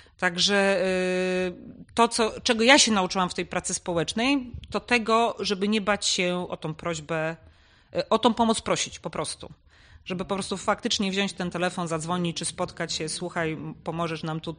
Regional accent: Suchy Bór, Opole Voivodeship, Poland; ja osobiście prawie od urodzenia mieszkam w Suchym Borze, z krótkimi przerwami gdzieś na jakieś studia, wyjazdy, ale generalnie całe swoje życie.

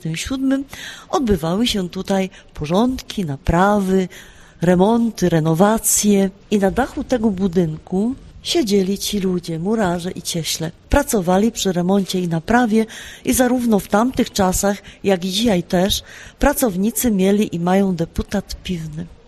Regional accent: Silesian Voivodeship, Poland; U nas na Śląsku się w pasie wiązało kiełbaśnice

